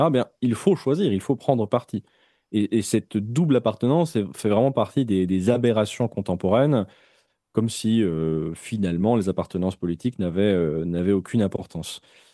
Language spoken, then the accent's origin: French; Belgium; Moi, je suis belge parce que mes deux parents sont belges.